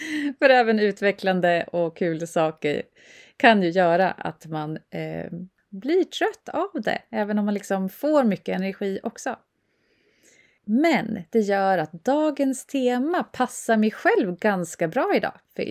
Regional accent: Uppsala, Uppsala County, Sweden; Som gammal Uppsalabo är det lite konstigt att den här Valborgsveckan, eller sista april som vi säger i Uppsala, går så obemärkt förbi nu för tiden.

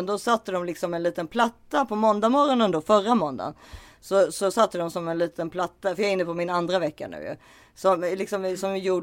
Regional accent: Sweden; fast man är ju svensk, eller jag är svensk där, och det vet jag att du är också.

